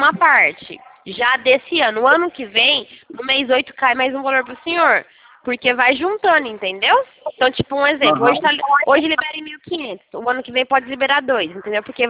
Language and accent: Portuguese; São Paulo, Brazil; sou de São Paulo.